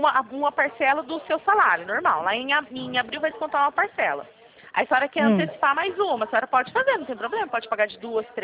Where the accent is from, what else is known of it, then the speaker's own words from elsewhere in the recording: Campinas, São Paulo, Brazil; Não, eu sou de Campinas.